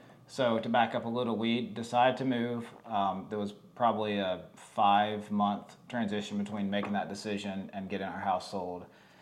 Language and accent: English; North Carolina, United States; now in Fort Myers, United States; Blake is from Florida, I'm from North Carolina, we met in Colorado, got engaged, moved back to where she was from